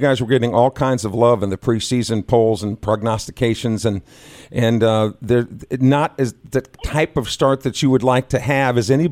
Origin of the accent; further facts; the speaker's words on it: Urbandale, Iowa, United States; one of them from my home state, like 3 miles from my high school in Urbandale, Iowa.